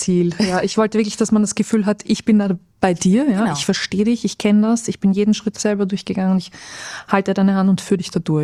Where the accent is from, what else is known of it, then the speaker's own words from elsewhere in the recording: United States; ich bin aufgewachsen in Amerika und habe mein ganzes schulisches Dasein, auch meine Doktorarbeit, also auch mein PhD auf Englisch geschrieben